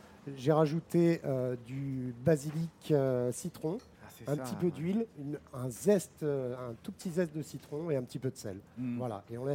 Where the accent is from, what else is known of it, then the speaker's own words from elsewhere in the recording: Salon-de-Provence, Provence-Alpes-Côte d'Azur, France; Moi, je suis originaire de Marseille. D'accord. Enfin, de Salon de Provence, à côté de Marseille.